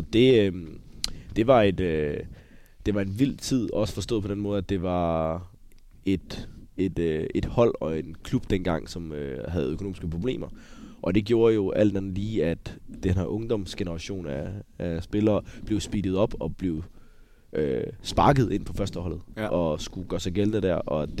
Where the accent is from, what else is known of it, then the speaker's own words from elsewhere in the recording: Viborg, Central Denmark Region, Denmark; born there; Jamen først og fremmest, så er det jo min fødeby.